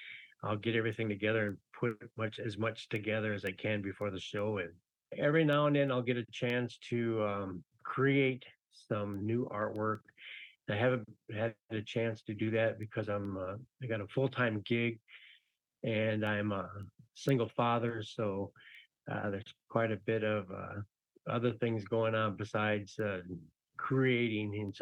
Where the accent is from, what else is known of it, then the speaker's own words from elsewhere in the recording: Minneapolis, Minnesota, United States; moved away as an adult; I grew up in Minneapolis and went to college there, and then moved away in about 98.